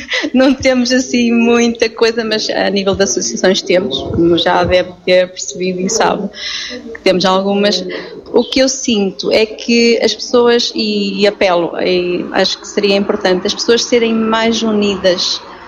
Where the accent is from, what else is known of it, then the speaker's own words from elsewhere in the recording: Macieira, Portugal; sou macieirense, nasci em Macieira